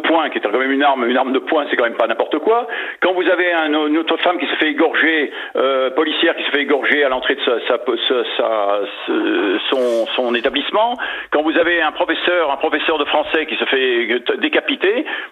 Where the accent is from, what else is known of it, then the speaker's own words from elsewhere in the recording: France; Je suis français d'abord, et compte tenu de mon passé, compte tenu de 5 siècles, ma famille est arrivée en France il y a 5 siècles, et je dois dire que j'ai la France qui coule dans mes veines.